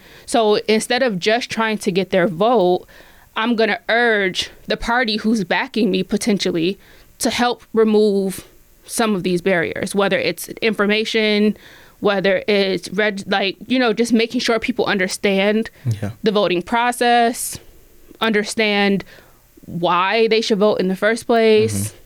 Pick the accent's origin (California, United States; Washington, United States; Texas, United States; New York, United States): New York, United States; Buffalo; Like, you know, we grew up in Buffalo.